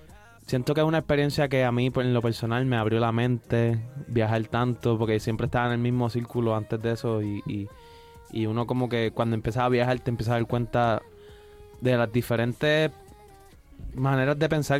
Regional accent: Puerto Rico; Sí, yo me crié toda mi vida allí y bueno, de allí somos de Bayoneta, como decimos algunos.

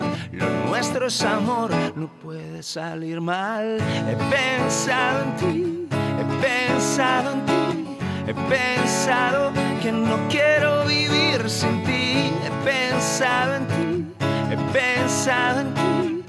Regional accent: Huesca, Aragon, Spain; Soy de Huesca, sí.

